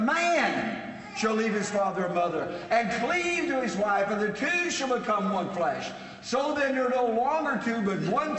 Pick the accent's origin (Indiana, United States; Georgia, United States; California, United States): Indiana, United States; It reminds me of a little boy growing up in Indiana sitting under the shade tree on a hot day and just kind of enjoying nature.